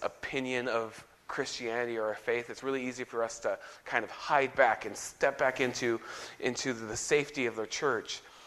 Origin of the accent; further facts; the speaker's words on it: Washington, United States; I grew up in Washington. When we see crime, a lot of times you see repeat offenders.